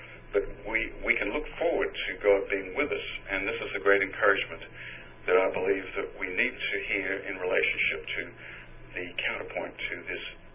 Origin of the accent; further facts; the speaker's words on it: Australia; also born or lived in Canada / United States; I am an expat from Australia.